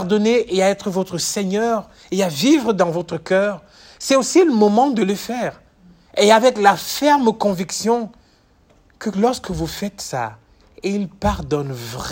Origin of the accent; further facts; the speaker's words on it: Cameroon; Chez moi, je suis du Cameroun, et au Cameroun, on dit qu'avec la bouche, on peut construire un gratte-ciel.